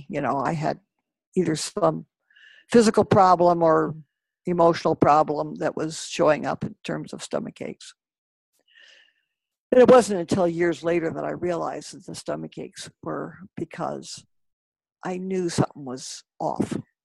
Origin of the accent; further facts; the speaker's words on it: Los Alamos, New Mexico, United States; I grew up in Los Alamos, New Mexico, and my family moved there when I was 3 years old